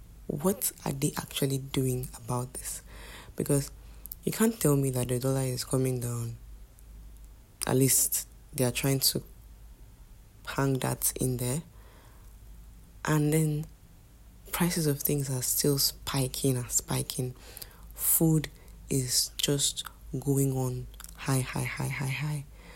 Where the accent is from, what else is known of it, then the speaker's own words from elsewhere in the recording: Nigeria; how we can best cushion ourselves in these times as Nigerians and as people generally